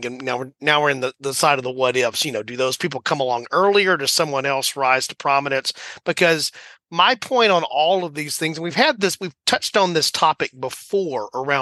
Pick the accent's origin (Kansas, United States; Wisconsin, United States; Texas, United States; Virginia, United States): Texas, United States; accent: Texan; now I'm dropping off the G with my Texan accent